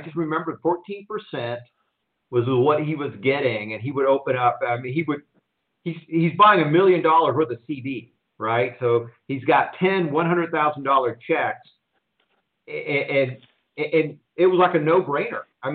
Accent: Houston, Texas, United States; now in Phoenix, United States; I remember I grew up in Houston, and I now live in the Phoenix area.

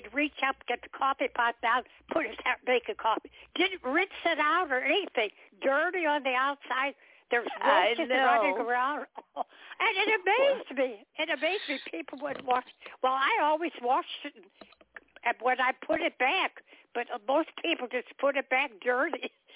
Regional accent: Chicago, Illinois, United States; born there; I was born in Chicago, but I had lived in Chicago for years and took ballet lessons, had a good job, everything, but.

